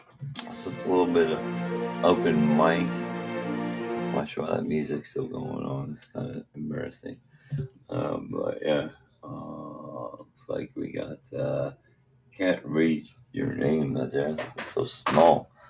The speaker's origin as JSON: {"language": "English", "town": "Nashville", "region": "Tennessee", "country": "United States", "said": "United States. Nashville, Tennessee."}